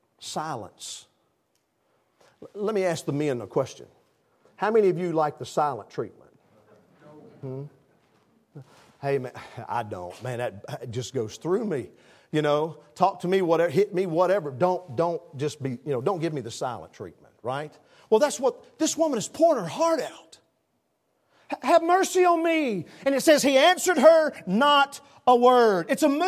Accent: the South, United States; Now, y'all, when I say, hey, I'm from the South, I say y'all, okay?

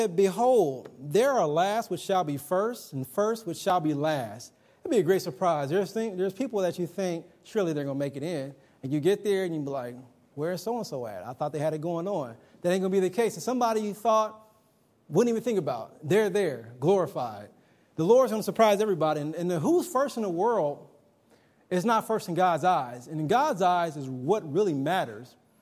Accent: Ohio, United States; I'm from the Midwest. I'm from Ohio. I'm up near Dayton, north of Cincinnati.

